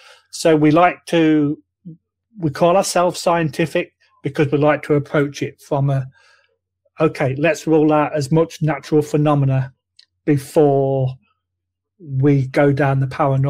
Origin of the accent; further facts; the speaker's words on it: Boston, East Midlands, United Kingdom; my hometown is Boston, but it's the original Boston. So that's like 3 hours north of London.